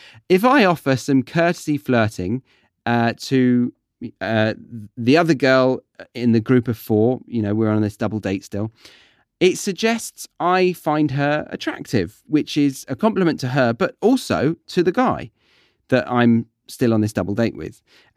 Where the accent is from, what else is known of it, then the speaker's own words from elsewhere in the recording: United Kingdom; I'm sorry, I'm just being British.